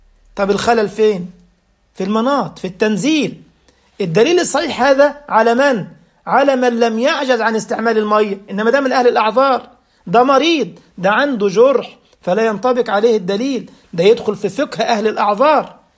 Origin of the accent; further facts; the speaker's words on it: Egypt; معروفون عندنا في بلادنا مصر